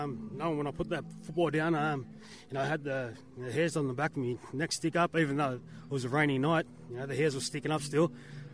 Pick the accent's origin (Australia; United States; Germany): Australia; Redfern, New South Wales; I grew up around Waterloo Redfern. I'm Indigenous.